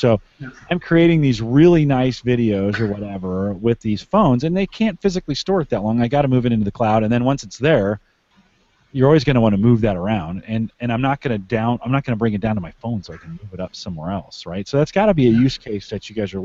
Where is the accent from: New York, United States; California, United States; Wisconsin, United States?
California, United States; moved away as an adult; now in Nebraska, United States; Yeah, well, and I'm a Silicon Valley kid, so I grew up in the Bay Area. That's where I'm from. I moved out to Nebraska, 22 years ago to raise a family.